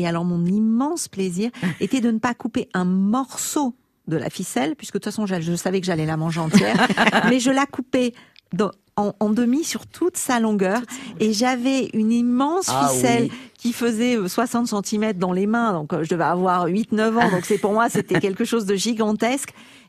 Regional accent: France

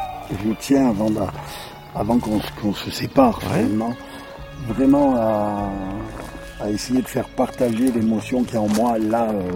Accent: France; chez nous en France

